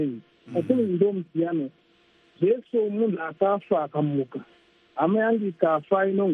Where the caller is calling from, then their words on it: Harare, Zimbabwe; I'm calling from Harare.